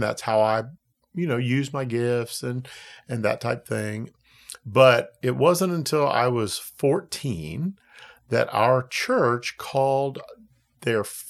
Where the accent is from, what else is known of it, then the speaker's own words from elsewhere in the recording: Maryland, United States; Oh, I grew up in the Washington, D.C. area.